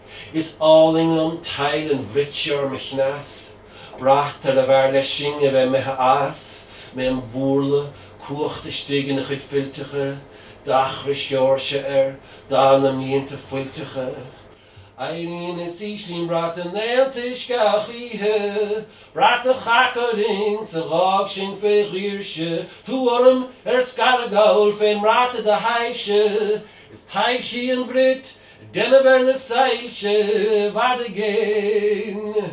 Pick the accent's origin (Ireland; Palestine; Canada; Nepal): Ireland; Dublin, Leinster; when I grew up in Dublin